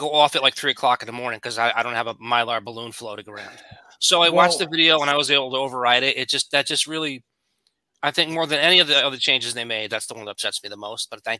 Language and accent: English; Northeast, United States; I mean, we're from the Northeast. I can't sleep if it's not like 50 degrees in my bedroom.